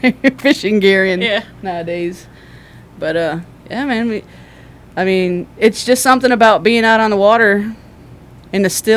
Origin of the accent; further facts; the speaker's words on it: Pine Island, Florida, United States; if you travel around the world and you ask anybody, where are you from? You say, Pine Island. They look at you like, you know, what country? What country is that in, you know? But, yeah, so we moved back to Pine Island